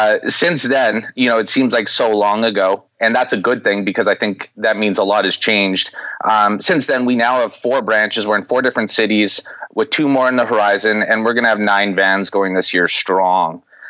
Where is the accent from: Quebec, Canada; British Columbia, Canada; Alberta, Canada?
British Columbia, Canada; I'm 29 years old. I'm from British Columbia, Canada, and I have a business degree.